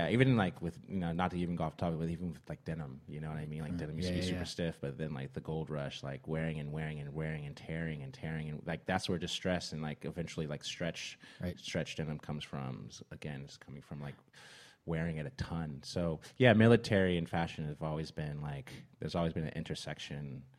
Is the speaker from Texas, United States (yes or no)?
no; San Francisco, California, United States; I grew up in San Francisco. So skating in some like camo pants was like, that was the vibe.